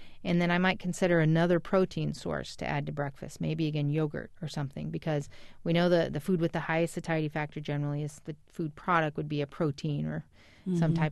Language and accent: English; Iowa, United States; at our little station in my hometown in Iowa and loved radio from the time I was young.